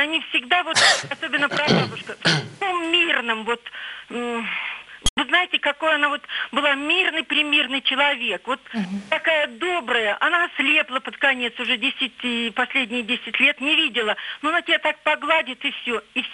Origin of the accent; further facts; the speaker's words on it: Vladimir Oblast, Russia; мне 68 лет, я из Владимирской области.